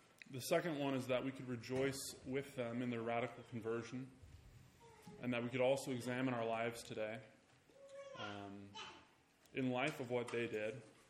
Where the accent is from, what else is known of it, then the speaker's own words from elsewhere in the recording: Lorain, Ohio, United States; I come from Ohio. So I'm not from around here. I was just at the Ace Hardware, and I get funny looks when I give them a 440 zip code. But back where I'm from, I was born in a small town called Lorain, Ohio.